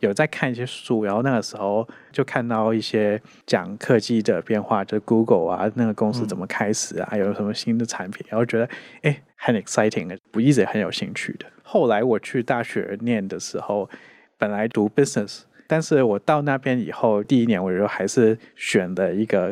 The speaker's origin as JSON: {"language": "Chinese", "country": "Hong Kong", "also_born_or_lived": "United States", "accent": "Hong Kong", "second_language": "Chinese", "moved": "as an adult", "said": "好，大家听我的口音，大家也会听得出，所以我是香港人。那我是大学去美国念书嘛"}